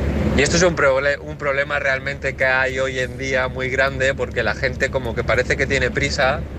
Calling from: Valencia, Valencian Community, Spain; de Valencia, pero ahora mismo me encuentro pues en Barcelona, Tarragona, pasando Tarragona, dirección para Valencia ya.

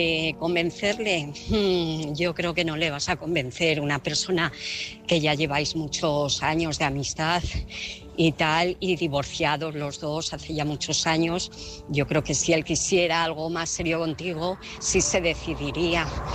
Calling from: Alcobendas, Community of Madrid, Spain; de Alcobendas.

